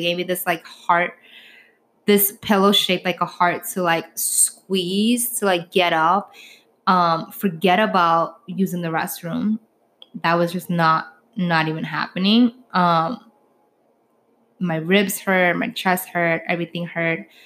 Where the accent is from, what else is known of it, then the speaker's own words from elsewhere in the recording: New York, United States; it's just me being, again, passionate about being a New Yorker